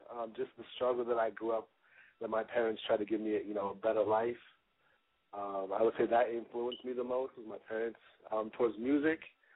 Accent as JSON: {"language": "English", "town": "Los Angeles", "region": "California", "country": "United States", "tie": "born there", "said": "So I was born in 1987, November 6th, Scorpios. But I was born in Los Angeles."}